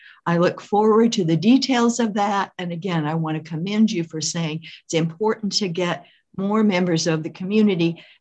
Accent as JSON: {"language": "English", "town": "Edmonds", "region": "Washington", "country": "United States", "said": "As she said … I'm from Edmonds."}